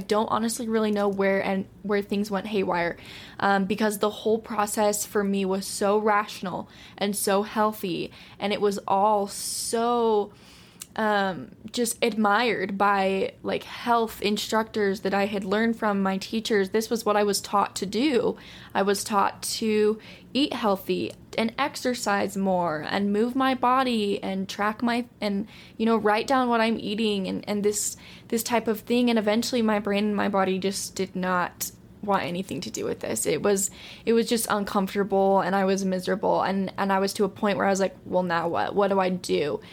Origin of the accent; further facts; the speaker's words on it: Utah, United States; And then I'm from Utah, still living here